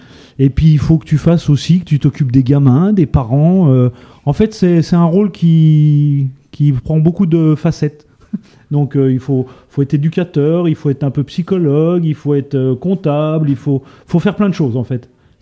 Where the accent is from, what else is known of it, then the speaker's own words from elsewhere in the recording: France; Et puis qu'on est français.